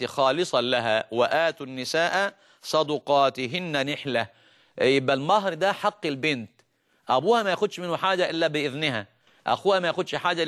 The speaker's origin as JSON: {"language": "Arabic", "country": "Egypt", "said": "الآن طبعا العرف اللي عندنا في مصر"}